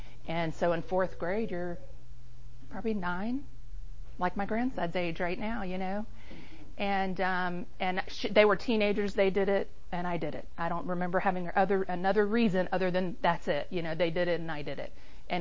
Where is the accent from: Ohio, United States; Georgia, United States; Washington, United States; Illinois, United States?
Georgia, United States; born there; I was born in Georgia, and I have two sisters. I'm a middle child